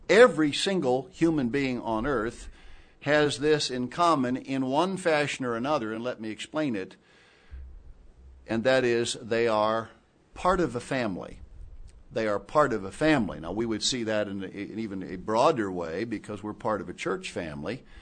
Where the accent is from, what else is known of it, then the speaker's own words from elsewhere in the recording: Lima, Ohio, United States; oh yes, I'm also from Lima, Ohio, as might be the case with me